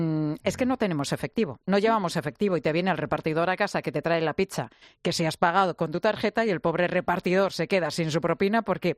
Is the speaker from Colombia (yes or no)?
no; Spain; ¿Cómo somos los españoles dejando propinas?